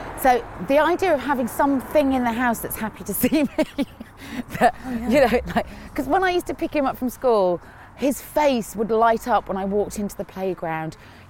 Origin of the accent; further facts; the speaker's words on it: Cheltenham, South West England, United Kingdom; Yep, I'm born and raised in Cheltenham in Gloucestershire, which sounds terribly fancy.